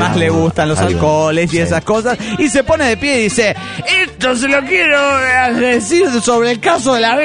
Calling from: Tapachula, Chiapas, Mexico; Hola, ¿qué tal? Saludos desde Tapachula, Chiapas.

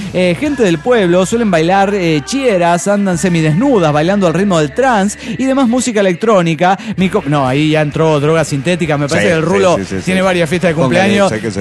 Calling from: Cabo San Lucas, Baja California Sur, Mexico; de Cabo San Lucas, México.

